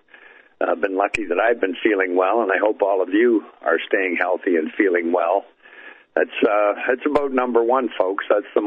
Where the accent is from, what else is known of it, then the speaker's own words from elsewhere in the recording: Canada; I'm up here in Canada, as if you've heard me before on the radio with you. I'm a Canadian. I'm sitting here looking at the North Shore of Lake Erie right now. I live about a half hour or so from Buffalo, New York.